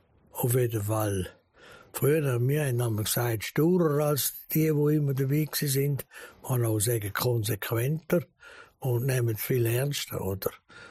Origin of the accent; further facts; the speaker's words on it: Zurich, Switzerland; Aber ich bin Protestant und ich bin Zürcher.